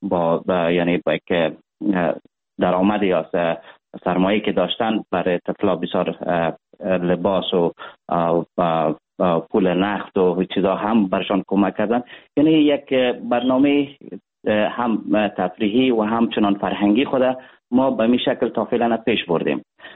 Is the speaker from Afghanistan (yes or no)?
yes; Afghanistan; ولی کل ما یک افغان هستیم.